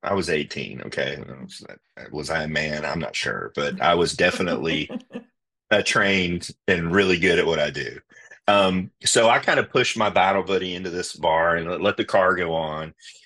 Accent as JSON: {"language": "English", "country": "United States", "said": "I'm an American soldier on the other side of the world, serving my country, protecting their country, in trial for life in prison."}